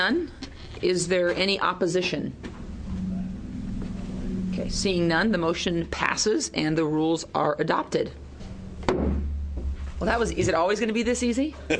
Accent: Oregon, United States; And I come from the Columbia River Gorge, which is indisputably the most beautiful place in the state.

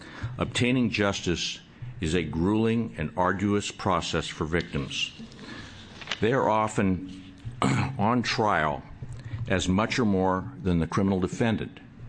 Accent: Portland, Oregon, United States; And I might add that I grew up in North Portland as a kid back in the 50s and 60s.

